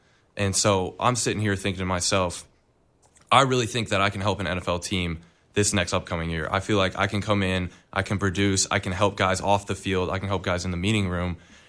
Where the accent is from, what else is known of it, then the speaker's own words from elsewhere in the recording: Arizona, United States; I came from Arizona high school football, where it wasn't big. We had 2,000 people at our games, tops.